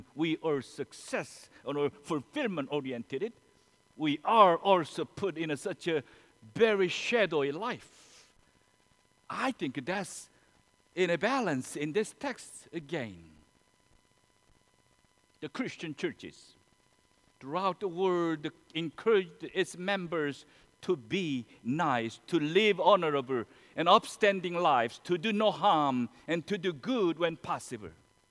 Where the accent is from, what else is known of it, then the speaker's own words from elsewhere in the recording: South Korea; English is a second language; moved away; In recent my visit to my home country, Korea, I met Jin-Soo Kim, a labor leader.